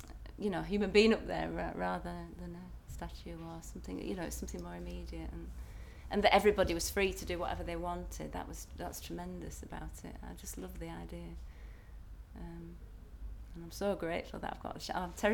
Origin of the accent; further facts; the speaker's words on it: Leyland, North West England, United Kingdom; moved away as an adult; also born or lived in Chorley; I grew up in Lancashire. Till I was 18 in Leyland, and then I left to come to university, and then my parents moved to between Chorley and Blackburn. Now I was born in Chorley, Lancashire.